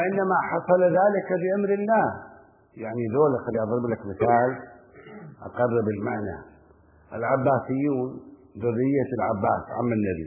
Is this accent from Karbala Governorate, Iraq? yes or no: yes; Karbala, Karbala Governorate, Iraq; كان عندنا في كربلاء بالمناسبة، كان عندنا في كربلاء